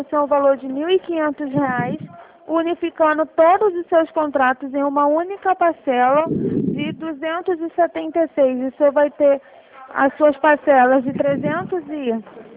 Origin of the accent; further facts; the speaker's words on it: Campo Grande, Rio de Janeiro, Brazil; Bangu, eu sou de Campo Grande.